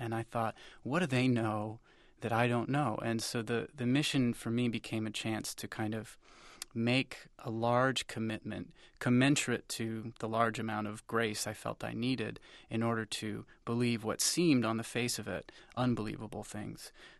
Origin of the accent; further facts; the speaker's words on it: Massachusetts, United States; the Catholicism that was the norm where I grew up in Massachusetts.